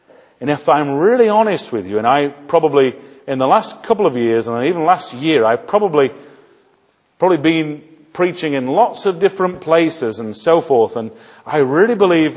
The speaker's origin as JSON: {"language": "English", "region": "Yorkshire and the Humber", "country": "United Kingdom", "said": "I'm from Yorkshire."}